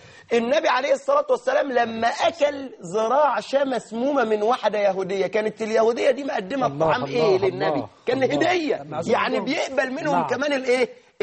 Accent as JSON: {"language": "Arabic", "town": "Suez", "region": "Suez Governorate", "country": "Egypt", "said": "أنا كنت في مكان عندنا في السويس"}